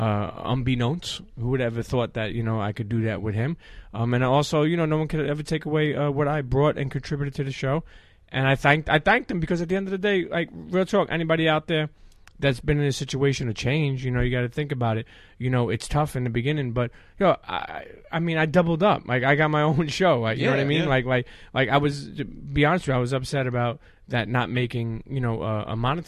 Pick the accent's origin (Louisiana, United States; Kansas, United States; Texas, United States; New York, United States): New York, United States; Brooklyn; Brooklyn, New York. So I grew up in Coney Island. And when I was a teenager, deep Coney Island